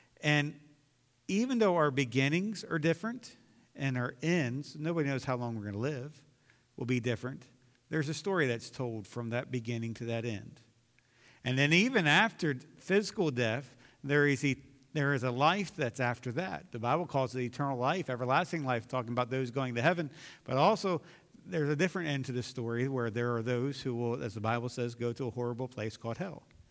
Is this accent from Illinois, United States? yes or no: no; Elkton, Maryland, United States; born there; I was born on August 27th, 1973, in Elkton, Maryland, at Union Hospital